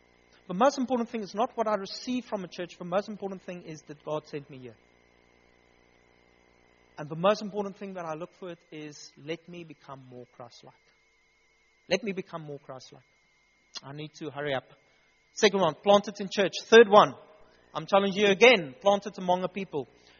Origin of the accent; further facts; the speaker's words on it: South Africa; You see, for our generation, this is an issue because we never truly want to identify ourselves as South African.